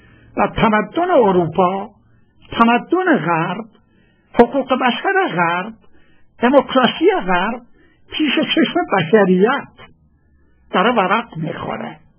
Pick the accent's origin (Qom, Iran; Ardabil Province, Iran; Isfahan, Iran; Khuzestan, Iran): Khuzestan, Iran; برای اینکه من بچه خوزستانم